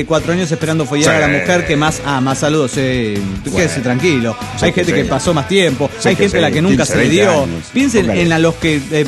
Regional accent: Toluca, State of Mexico, Mexico; now in Mexico City, Mexico; Recién me vine a vivir para estudiar al DF mexicano porque vengo de Toluca

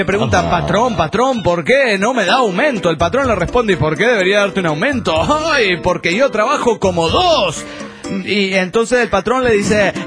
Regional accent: Caracas, Capital District, Venezuela; Hola, ¿qué tal? … de Caracas

